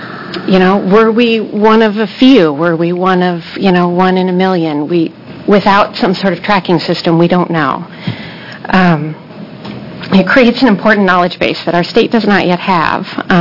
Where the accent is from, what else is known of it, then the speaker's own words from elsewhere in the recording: Portland, Oregon, United States; I'm from Northeast Portland.